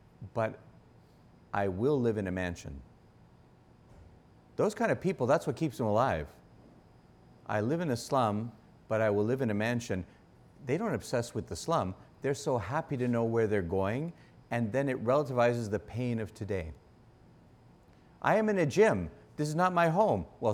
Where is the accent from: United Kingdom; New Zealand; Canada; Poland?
Canada; Like, I'm a Canadian. Who cares? I'm in America.